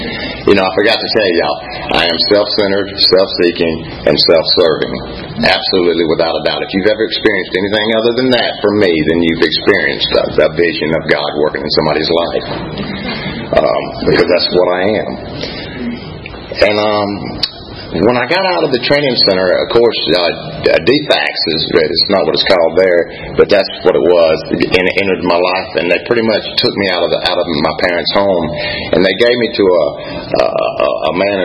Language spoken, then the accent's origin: English; Mississippi, United States; born there; I was born in Mississippi in a real small town. I think it had like 6 rooms in the hospital.